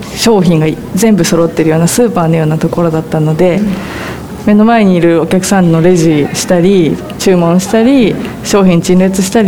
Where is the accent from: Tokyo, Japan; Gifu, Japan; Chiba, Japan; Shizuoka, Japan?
Shizuoka, Japan; 私の地元の静岡の海水浴した海よりも透明感あっていいなって思います今は